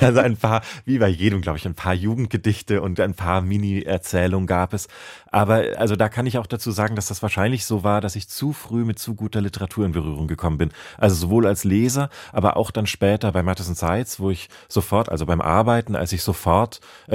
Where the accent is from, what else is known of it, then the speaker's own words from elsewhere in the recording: Baden-Württemberg, Germany; accent: Swabian; ich habe ein bisschen Schwäbisch gesprochen als Kind, aber das verlor ich irgendwie mit der Zeit.